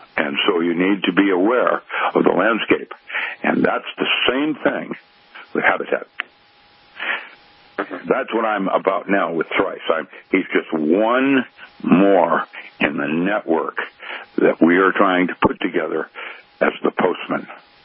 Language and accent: English; Seattle, Washington, United States; I was part, when I grew up in Seattle, I was part of Growing Family.